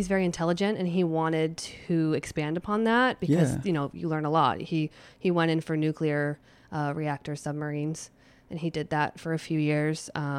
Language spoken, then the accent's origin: English; Idaho, United States; moved away as an adult; now in Portland, United States; I lived in a few places, but I'm originally from Idaho.